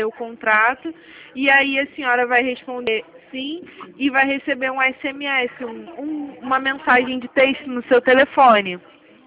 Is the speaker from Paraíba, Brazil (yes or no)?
no; Rio de Janeiro, Brazil; eu sou do Rio de Janeiro